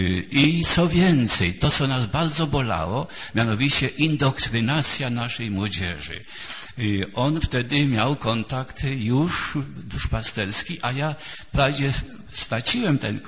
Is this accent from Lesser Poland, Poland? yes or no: no; Warsaw, Masovian Voivodeship, Poland; ja z Warszawy, a on tam prawie w Krakowie